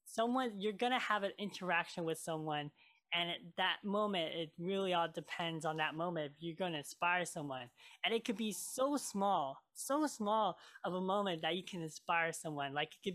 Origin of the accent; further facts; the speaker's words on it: Oregon, United States; also born or lived in Marshall Islands; I was born in the Marshall Islands, and I was adopted from my incredible parents … And I lived here in Oregon ever since.